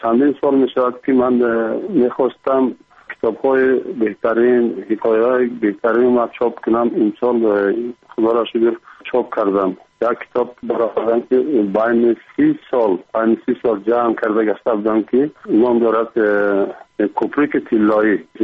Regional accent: Tajikistan; now in Kyrgyzstan; برای اینکه 1988 از تاجیکستان کوچیده به قرغیزستان آمدم، با اختیار خودم نآمدم

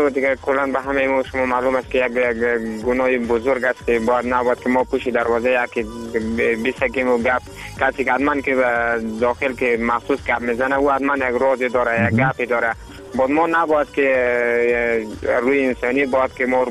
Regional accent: Afghanistan; همه ما شما افغان هستیم

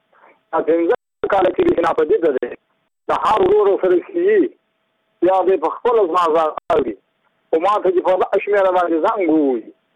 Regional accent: Badghis, Afghanistan; زه په خپل د بادغیس ولایت یم د مقر د ولسوالۍ یم.

